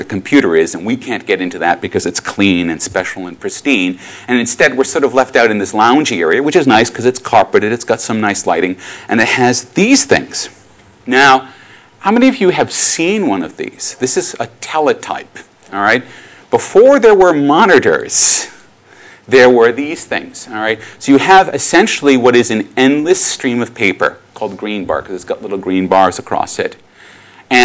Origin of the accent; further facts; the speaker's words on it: Rhode Island, United States; I was a young geek growing up in Rhode Island, suburban Rhode Island, which is this area over by Boston in Massachusetts in North America.